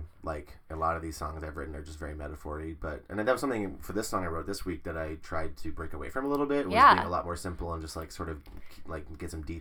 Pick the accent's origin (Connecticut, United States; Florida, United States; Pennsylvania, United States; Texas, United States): Texas, United States; Canyon; also born or lived in Ames, Iowa / New Mexico; Okay, so I was born in Ames, Iowa, and then we moved to New Mexico where my little sister was born, and then we moved to Canyon, Texas